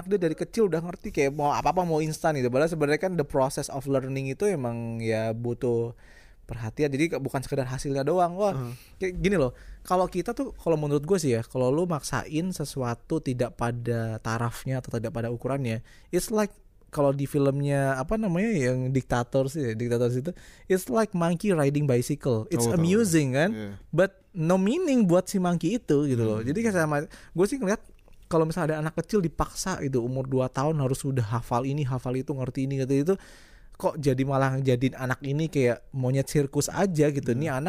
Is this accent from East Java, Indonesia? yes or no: no; Semarang, Central Java, Indonesia; kan gue kan aslinya sebenarnya bukan dari Kebumen ya, gue dari Semarang ya. Semarang itu kan kota besar, which is ibu kota Jawa Tengah gitu ya.